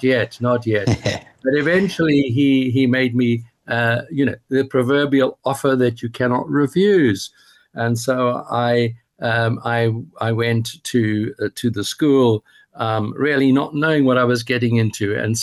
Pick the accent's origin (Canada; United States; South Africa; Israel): South Africa; Johannesburg, Gauteng; I grew up in Johannesburg, so I have a strong connection to your Johannesburg listeners. I had my bar mitzvah in Johannesburg.